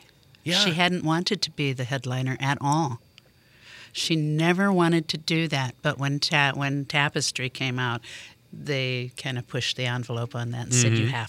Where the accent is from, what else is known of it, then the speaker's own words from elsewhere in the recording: Gary, Indiana, United States; I am born and raised in Gary and still live in Gary.